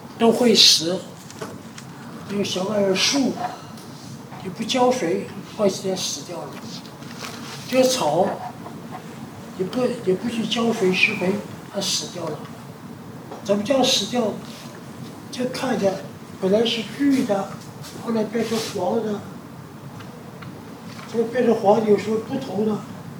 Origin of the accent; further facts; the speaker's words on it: China; 所以我们中国人说行尸走肉